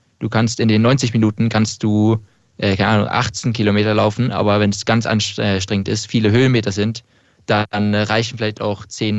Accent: Norway; German is a second language; Norwegen ist ein privilegiertes Land, wo ich herkomme, wo ich bin, ja, gut aufgewachsen bin.

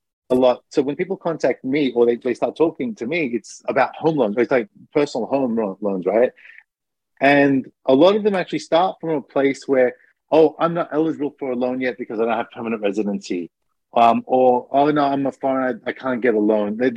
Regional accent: Australia; because I'm Australian and interest rates are under 1%.

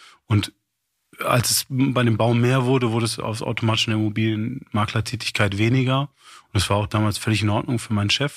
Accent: Kassel, Hesse, Germany; ich bin damals in Kassel aufgewachsen.

